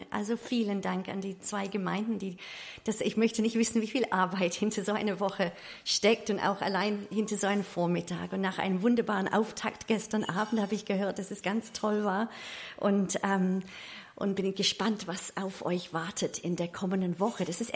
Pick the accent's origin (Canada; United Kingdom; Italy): United Kingdom; England; now in Reutlingen, Germany; Ich komme ursprünglich aus England, aber heute aus Reutlingen, beziehungsweise gestern aus Reutlingen.